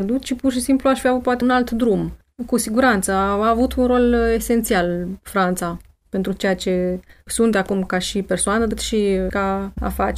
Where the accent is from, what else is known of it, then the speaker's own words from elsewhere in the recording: Iași, Iași County, Romania; also born or lived in France; M-am întors în Iași, orașul meu natal. Am preferat să aleg Iași pentru că aici mă simt acasă, aici am și prietenii și familia.